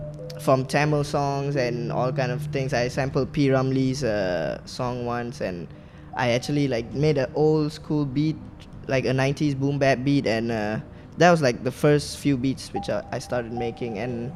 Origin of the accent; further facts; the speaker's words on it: Puchong, Selangor, Malaysia; also born or lived in Petaling Jaya / Subang; I was born in PJ and I was raised in Puchong. So and I moved to Subang like when I was 16.